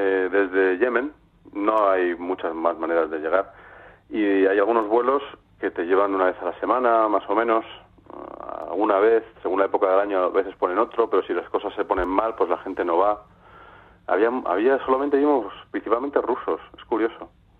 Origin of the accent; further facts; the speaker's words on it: Las Palmas, Canary Islands, Spain; born there; yo es que soy africano, claro, yo nací en Las Palmas. Geográficamente soy africano